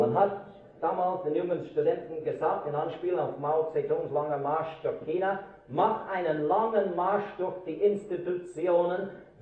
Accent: Switzerland; Bei uns in der Schweiz ist es so, dass jedes Dorf und jede Stadt eine lokale Schulbehörde hat

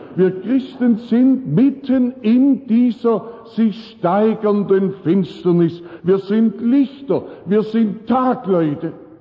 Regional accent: Ruith, Germany; Ich war in dieser Woche am Donnerstagabend in meiner Heimat in Ruith.

